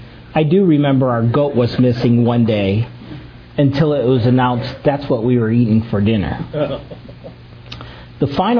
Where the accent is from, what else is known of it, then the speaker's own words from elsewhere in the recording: Detroit, Michigan, United States; I was born and raised in Michigan. My early years were spent in Detroit, where we had the pleasure of growing up near my grandparents and many of my cousins.